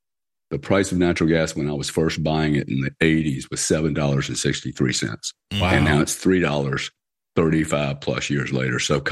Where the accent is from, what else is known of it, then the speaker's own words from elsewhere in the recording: Lake Charles, Louisiana, United States; Well, look, I grew up in Lake Charles, Louisiana, in a energy refining town.